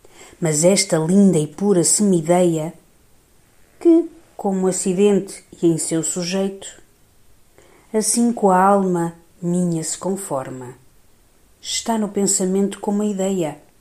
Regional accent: Porto, Portugal; now in Spain; Acabo de voltar das férias natalinas na minha terra natal, a cidade do meu amado Porto.

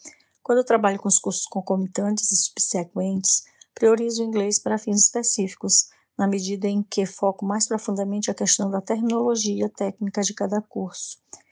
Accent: São Luís, Maranhão, Brazil; born there; eu nasci em São Luís do Maranhão, no Brasil

